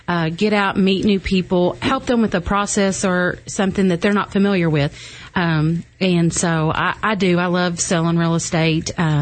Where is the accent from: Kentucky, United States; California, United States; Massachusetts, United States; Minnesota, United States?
Kentucky, United States; Litchfield; So basically, I grew up here. … so I grew up in Litchfield.